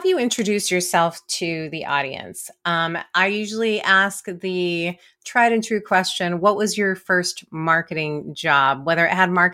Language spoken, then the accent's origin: English; California, United States; I grew up in the Silicon Valley, so it's like runs in my blood for sure.